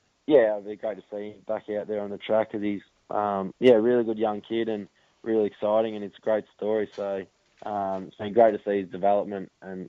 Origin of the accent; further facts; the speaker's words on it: Melbourne, Victoria, Australia; I grew up in Melbourne